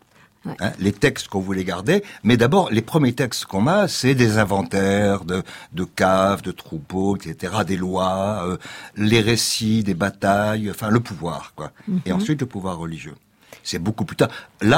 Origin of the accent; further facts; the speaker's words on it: Bizerte, Tunisia; Ma ville natale, Bizerte